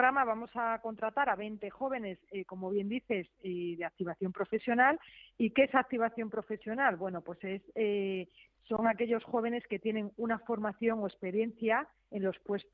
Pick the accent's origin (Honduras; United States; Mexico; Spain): Spain; Community of Madrid; siendo madrileños